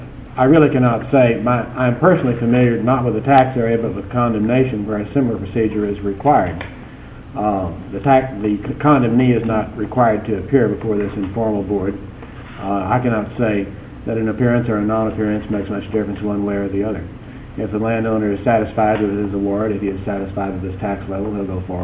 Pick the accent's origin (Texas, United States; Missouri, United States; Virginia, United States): Texas, United States; San Antonio; from San Antonio representing the taxpayer in this case.